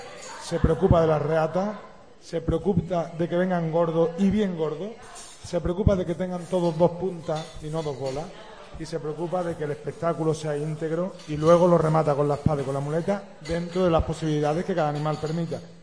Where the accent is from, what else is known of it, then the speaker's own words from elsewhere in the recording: Huelva, Andalusia, Spain; yo me considero que soy una persona de Huelva, aunque no viva aquí, vive en el campo